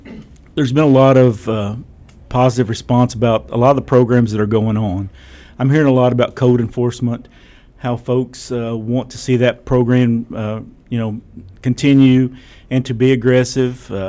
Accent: Princeton, Kentucky, United States; I'm born and raised in Caldwell County, Princeton.

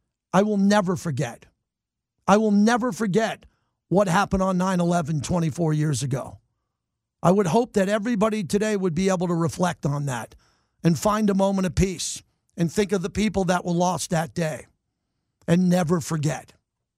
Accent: Massapequa, New York, United States; 9/11 had a very deep, profound effect on me because I'm from New York.

